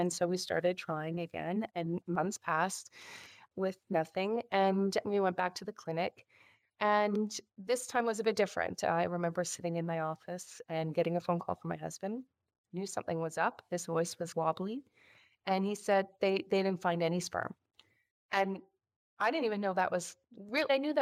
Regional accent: Toronto, Ontario, Canada; That's right. I'm from Toronto. I'm in Canada.

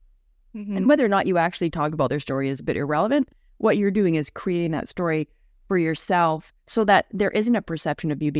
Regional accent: Canada; now in United States; I I'm an immigrant, so I'm Canadian.

